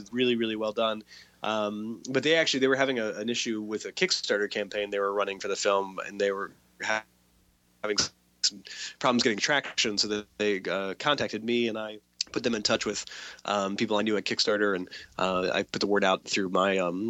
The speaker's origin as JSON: {"language": "English", "town": "Akron", "region": "Ohio", "country": "United States", "said": "And then actually recently we had an Akron, Ohio screening, where I'm from Akron, Ohio originally, and they always welcome me back with open arms."}